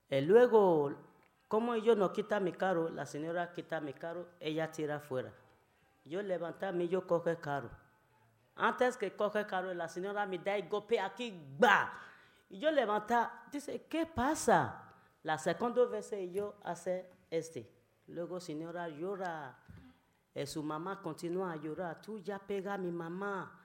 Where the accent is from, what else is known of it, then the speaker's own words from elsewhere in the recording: Nigeria; Spanish is a second language; also born or lived in Barcelona; now in Igualada, Spain; Yo soy de Nigeria. Yo viví aquí 11 años en Barcelona. Antes vivía en Barcelona, pero ahora yo vivo en Igualada